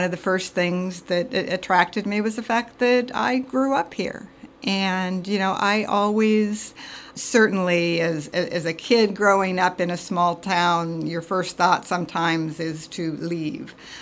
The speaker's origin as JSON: {"language": "English", "town": "Washington", "region": "Iowa", "country": "United States", "tie": "born or raised there", "also_born_or_lived": "Louisiana", "moved": "as an adult", "said": "I grew up right here in Washington, Iowa, actually, for, you know, the first 18 years of my life."}